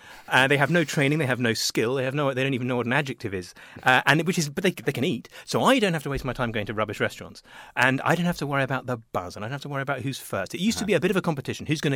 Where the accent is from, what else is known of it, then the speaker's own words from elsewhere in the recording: England, United Kingdom; I'm English, and I don't think you can be too polite.